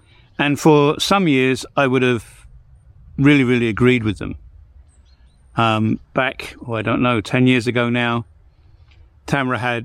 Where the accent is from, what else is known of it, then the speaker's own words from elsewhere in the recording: England, United Kingdom; as an Englishman.